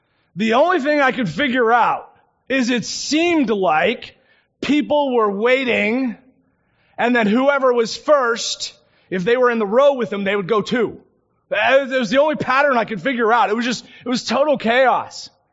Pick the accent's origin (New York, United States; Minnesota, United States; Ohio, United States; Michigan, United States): Michigan, United States; I grew up in Michigan, and so when I was going through driving training school